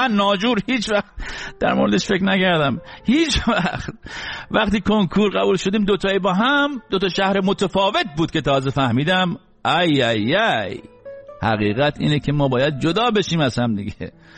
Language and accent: Persian; Iran; moved away; وقتی از ایران اومدم بیرون